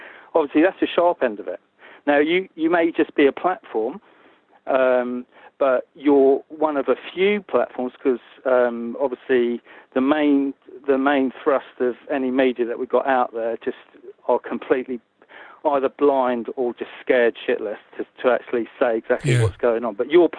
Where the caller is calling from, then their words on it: London, United Kingdom; calling from London.